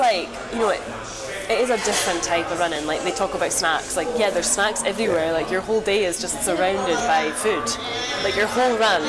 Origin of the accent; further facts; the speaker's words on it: Turriff, Scotland, United Kingdom; I'm actually originally from Turriff.